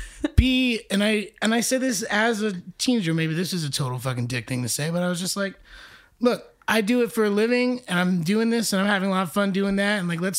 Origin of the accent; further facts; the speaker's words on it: Wyckoff, New Jersey, United States; But I'm from Wyckoff, so it really throws everything off.